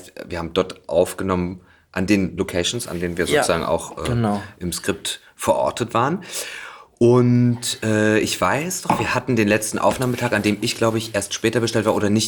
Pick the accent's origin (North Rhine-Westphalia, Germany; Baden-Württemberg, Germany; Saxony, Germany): Saxony, Germany; Leipzig; Ich komme aus Leipzig.